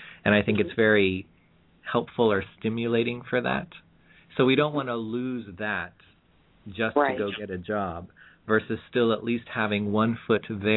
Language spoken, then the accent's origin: English; Kansas City, Missouri, United States; I grew up in Kansas City, Missouri.